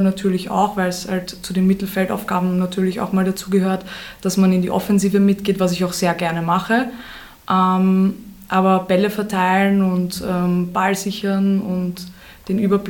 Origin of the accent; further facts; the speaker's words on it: Lower Austria, Austria; Ich hab dann auch beim LAZ gespielt bei den Burschen, weil bei uns in Niederösterreich gab es kein MLZ.